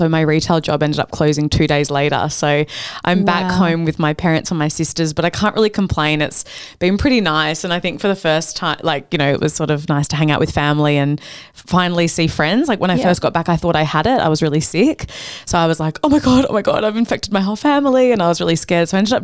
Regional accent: Perth, Western Australia, Australia; also born or lived in Sydney; I'm actually from Perth. I'm a Perth girl.

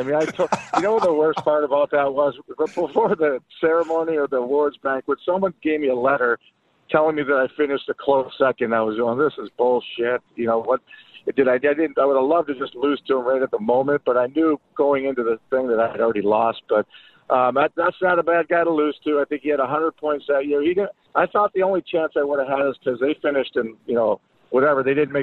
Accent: Chicago, Illinois, United States; Never got to watch any games growing up in Chicago.

